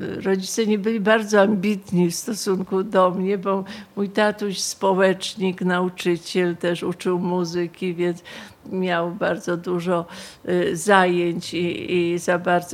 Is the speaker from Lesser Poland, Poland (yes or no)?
yes; Nowa Huta, Lesser Poland, Poland; jestem z Nowej Huty